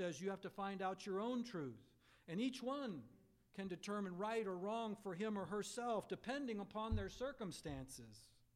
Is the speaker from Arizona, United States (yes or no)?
no; Portland, Oregon, United States; I don't know if any of you read about the terrorist attempt in Portland, Oregon. That's my hometown.